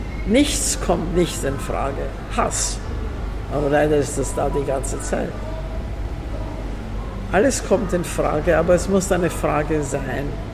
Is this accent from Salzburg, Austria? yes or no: no; Vienna, Austria; Wien war immer meine Heimat.